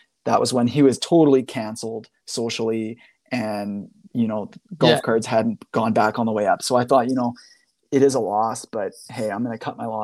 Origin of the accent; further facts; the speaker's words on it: Canada; I'm speaking U.S. dollars, even though I'm Canadian.